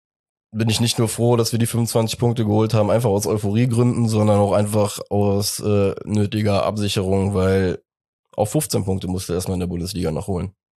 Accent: Cologne, North Rhine-Westphalia, Germany; als Kölner

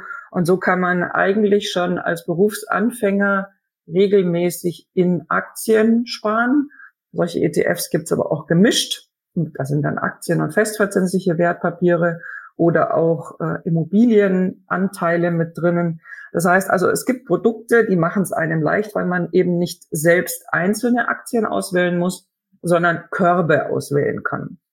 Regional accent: Germany; Also als Deutscher kann ich zum Beispiel schon viel in deutschen Zeitungen oder im Internet über deutsche Unternehmen erfahren und ich verstehe es auch besser.

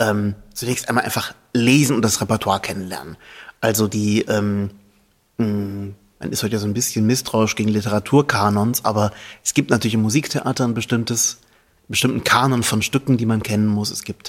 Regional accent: North Rhine-Westphalia, Germany; ich komme aus dem Rheinland, da gibt es kaum noch ein Theater, wo wirklich Operetten gespielt werden.

